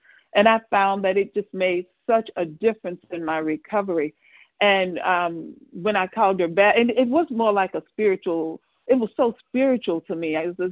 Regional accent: Atlanta, Georgia, United States; I'm from Metro Atlanta, Georgia.

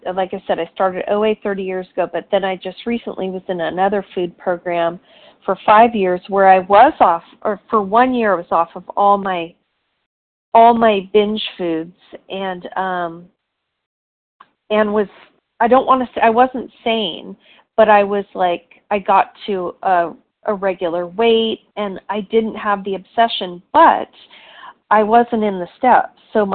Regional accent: San Diego, California, United States; Hi, everybody … from San Diego, California, and I am new to the Vision meeting

